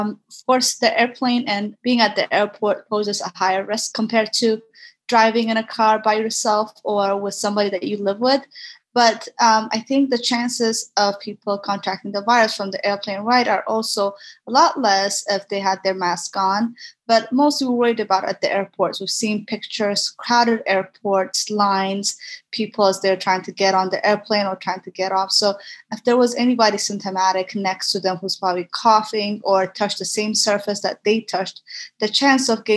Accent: New York, United States; especially as a New Yorker

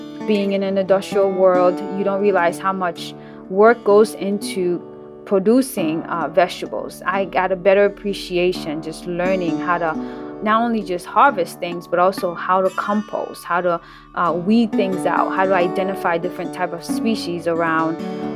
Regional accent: Bridgeport, Connecticut, United States; also born or lived in Grandbois, Haiti; I'm from Bridgeport, Connecticut.

